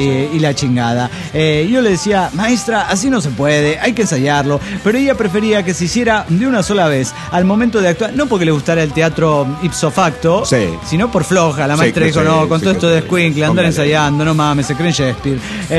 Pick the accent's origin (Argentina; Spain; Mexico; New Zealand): Mexico; Guadalajara, Jalisco; de Guadalajara, Jalisco, México.